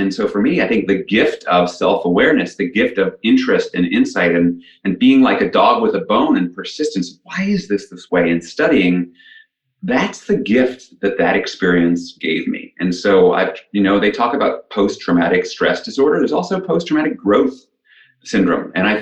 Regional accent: New York City, New York, United States; growing up in New York City in the 1970s was my experience at school was so different than it was at home

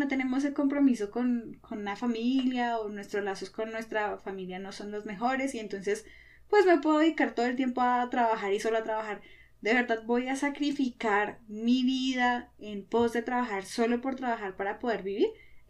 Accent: Colombia; claro, nosotros como sociedad colombiana nos sacrificamos por nosotros y por nuestra familia

